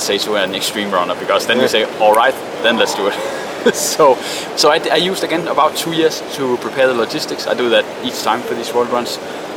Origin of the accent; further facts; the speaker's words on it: Denmark; English is a second language; I am from Denmark, obviously. We're here in Copenhagen